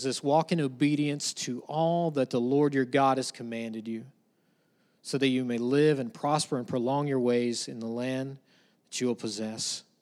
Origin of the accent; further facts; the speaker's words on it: Virginia, United States; now in Kansas, United States; People ask me all the time, I'm not from Kansas. I grew up in the mountains of Virginia.